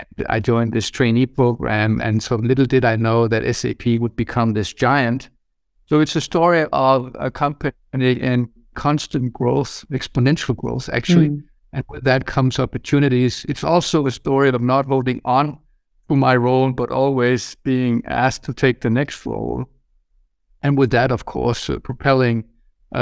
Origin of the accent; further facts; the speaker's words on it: Greenland; I guess my optimism is partly driven by the fact that I grew up on Greenland.